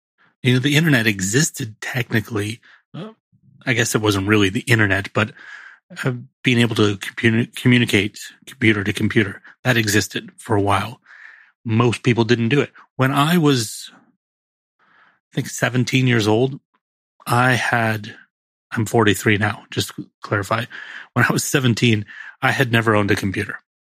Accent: California, United States; I might just know who they are because I'm from Silicon Valley.

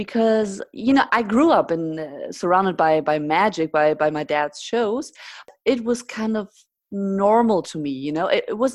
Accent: Germany; first language German; English is a second language; I do speak German because I'm from Germany, but we learn English at a very early point in school here.

